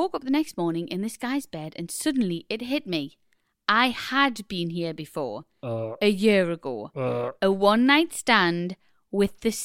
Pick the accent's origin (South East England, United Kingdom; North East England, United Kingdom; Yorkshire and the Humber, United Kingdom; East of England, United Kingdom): North East England, United Kingdom; Newcastle; I'm originally from Newcastle, but the better side of the river.